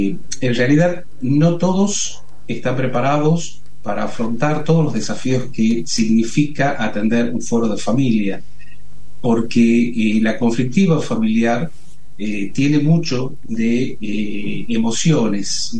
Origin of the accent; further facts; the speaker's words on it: Tucumán, Argentina; Nací acá en Tucumán, hice todos mis estudios, tanto primarios como secundarios y universitarios